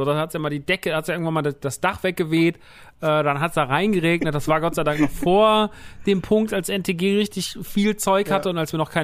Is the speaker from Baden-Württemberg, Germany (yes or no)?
no; Rodgau, Hesse, Germany; Ich komme so aus dem Rottgau.